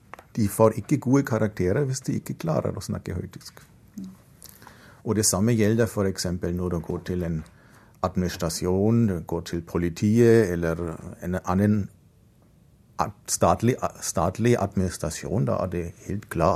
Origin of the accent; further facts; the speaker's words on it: Bavaria, Germany; Norwegian is a second language; now in Norway; Så jeg kommer fra Bayern, hvor det er en ganske sterkt dialekt sammenlignet med andre deler av landet. Men hvis jeg møter folk som ikke snakker bayersk, da bytter jeg til høytysk.